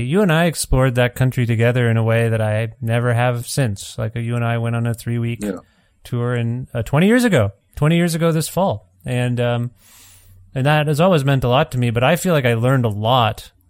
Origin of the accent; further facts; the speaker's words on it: Canada; I'm Canadian.